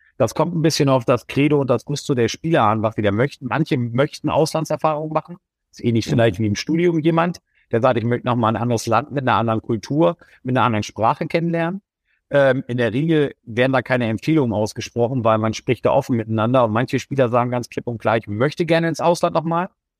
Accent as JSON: {"language": "German", "region": "Bremen", "country": "Germany", "said": "Also da als Bremer darf man nicht Hamburg-Sympathisant sein"}